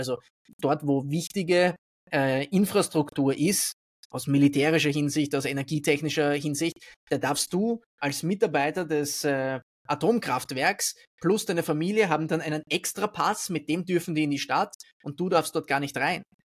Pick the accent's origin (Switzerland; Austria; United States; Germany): Austria; Also selbst bei uns in Österreich ist es dann so, wir haben politische Skandale